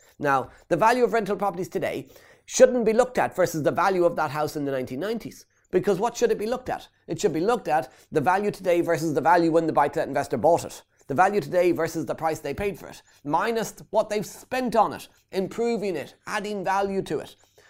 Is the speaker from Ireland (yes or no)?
yes; Ireland; 33 years, my favourite number being an Irish guy.